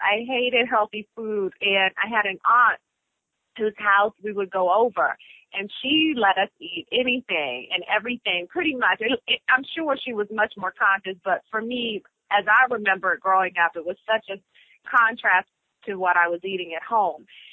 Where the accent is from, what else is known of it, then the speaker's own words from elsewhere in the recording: Washington, District of Columbia, United States; I grew up in Washington, D.C. I'm born and raised in D.C.